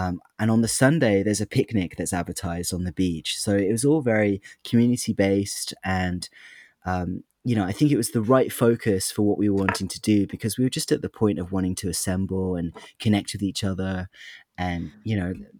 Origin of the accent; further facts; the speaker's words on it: London, United Kingdom; born there; I'm not from Brighton. I was born in London, and I used to come over to Brighton when I was a teenager